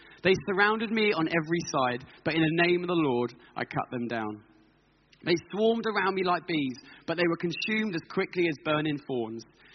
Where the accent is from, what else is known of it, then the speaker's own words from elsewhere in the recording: Stevenage, East of England, United Kingdom; And I come from Stevenage, and it's not the most safest place.